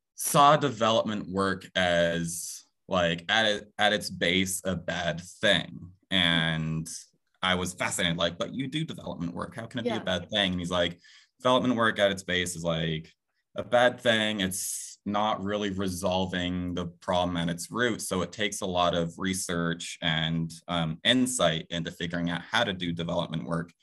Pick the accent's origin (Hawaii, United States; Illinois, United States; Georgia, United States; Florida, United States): Florida, United States; growing up in Central Florida, didn't really know any other Brazilians, but there was a huge Hispanic population.